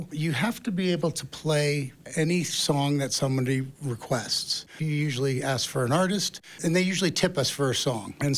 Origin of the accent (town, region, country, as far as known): Boston, Massachusetts, United States